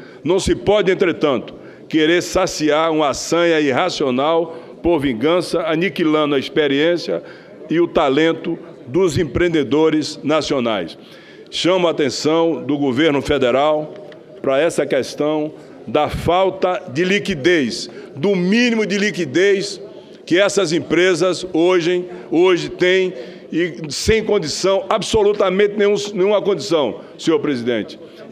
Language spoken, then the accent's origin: Portuguese; Brazil; Eu falo em nome do meu país, do meu estado, como brasileiro